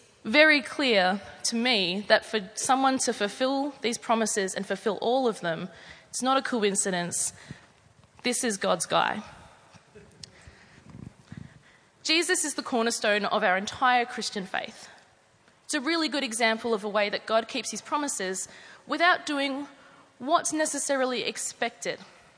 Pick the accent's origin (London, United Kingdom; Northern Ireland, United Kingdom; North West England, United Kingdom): London, United Kingdom; Mitcham; born there; so I was born in Mitcham. Put your hand up if you're born in Mitcham.